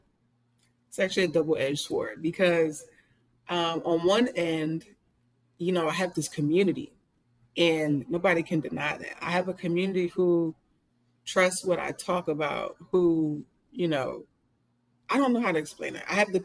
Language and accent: English; Philadelphia, Pennsylvania, United States; I come from Philly and I come from hard times.